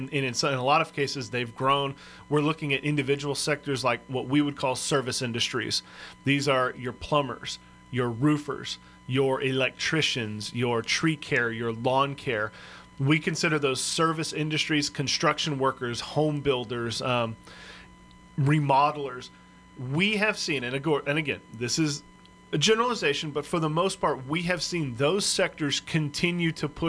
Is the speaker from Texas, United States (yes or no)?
yes; Texas, United States; So I'm from South Texas. And my hometown is in the middle of what is called the Eagle Ford Shale